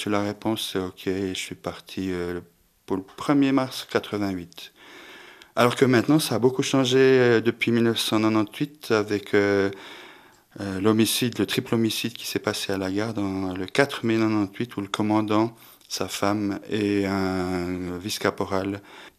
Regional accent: Le Noirmont, Jura, Switzerland; Je lui ai dit que j'étais du Jura, du Noirmont.

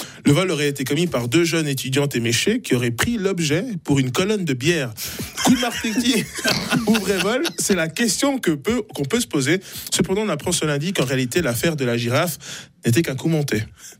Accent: Neuchâtel, Switzerland; En tant que Neuchâtelois

